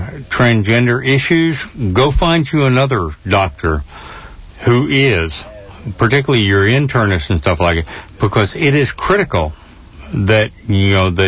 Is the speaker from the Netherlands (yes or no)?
no; Panama; I was born and raised in Central America, in Panama. Everything was available there.